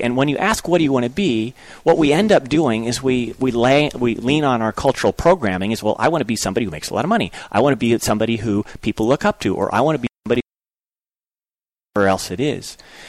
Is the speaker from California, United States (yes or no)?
yes; Manhattan Beach, California, United States; And I was thinking Southern California because I grew up in Manhattan Beach.